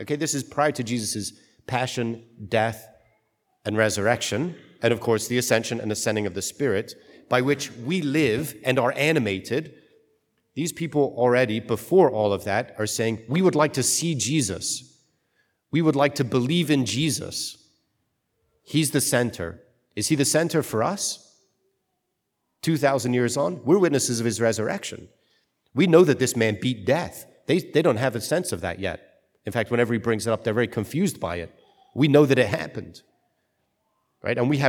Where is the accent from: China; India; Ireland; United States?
Ireland; I'm Irish, happy St. Patrick's Day, okay?